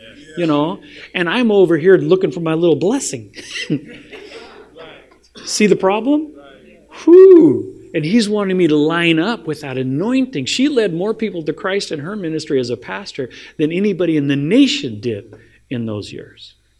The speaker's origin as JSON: {"language": "English", "town": "Crescent City", "region": "California", "country": "United States", "tie": "born or raised there", "said": "I ended up back at the church in my hometown where I grew up, Crescent City, California, where I grew up."}